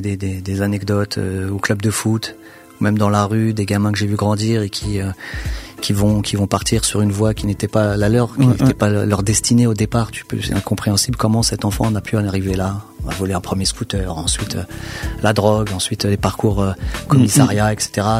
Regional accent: France; Mais en fait, moi, je leur dis, mais on est français.

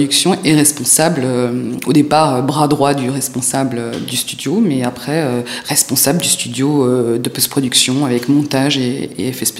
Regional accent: France; also born or lived in New York; Je suis née aux États-Unis, à New York, et je suis venue en France quand j'étais petite parce que mon père était français. Donc j'ai été élevée en France

